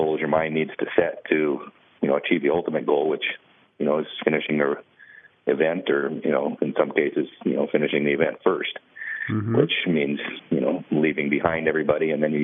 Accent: Alaska, United States; something that I think growing up in Alaska, most people want to do.

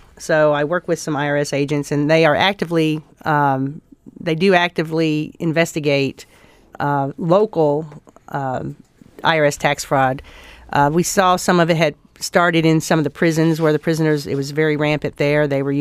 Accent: Tennessee, United States; What part of Tennessee? That's my home state.

